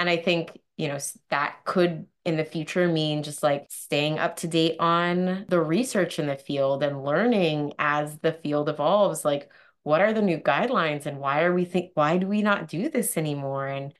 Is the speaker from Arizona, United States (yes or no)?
yes; Arizona, United States; because I'm from Arizona and we live in a very snowy, wintry place.